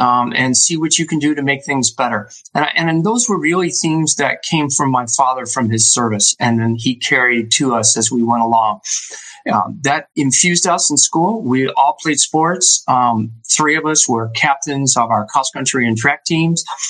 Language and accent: English; Lockport, New York, United States; So I grew up in Lockport, New York, just north of Niagara Falls, where north of Buffalo, where it likes to snow and be cold.